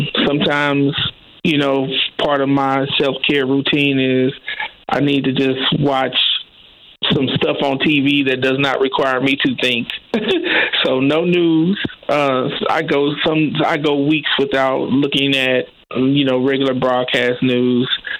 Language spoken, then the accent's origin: English; Kansas City, Missouri, United States; now in St. Louis, United States; because I was born and reared in Kansas City, Missouri, which is on the other side of the state. But after university, I moved to St. Louis.